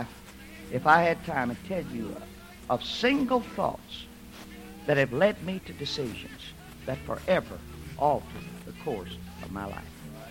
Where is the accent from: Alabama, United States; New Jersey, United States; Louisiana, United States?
Louisiana, United States; I was born and raised down in Beauregard Parish, about 80 miles from here.